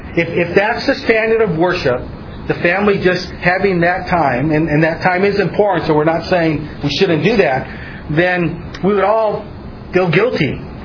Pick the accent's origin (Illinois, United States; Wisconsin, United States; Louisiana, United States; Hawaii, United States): Hawaii, United States; I'm from Hawaii and attended Maile Bible Church.